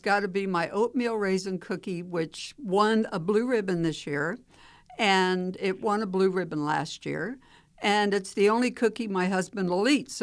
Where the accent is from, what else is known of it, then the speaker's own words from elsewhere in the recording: East Coast, United States; moved away as an adult; I'm a transplant from the East Coast, but I came out here to go to Drake University